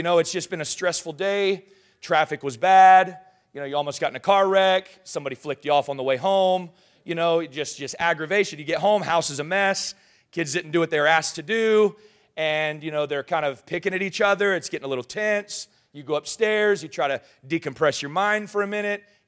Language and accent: English; Gulf Coast, United States; I could understand this growing up on the Gulf of Mexico, being in hurricane season.